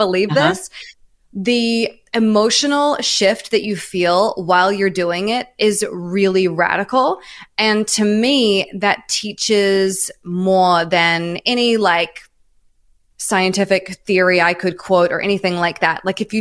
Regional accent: New Zealand; moved away; also born or lived in Melbourne; I'm from New Zealand originally, oh, okay. And I moved to Australia. I lived in Melbourne for about a year and a half, I think.

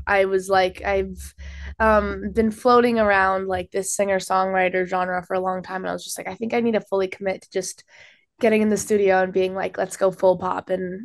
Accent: Calgary, Alberta, Canada; And then also I named a song after my hometown called … it's a fun one.

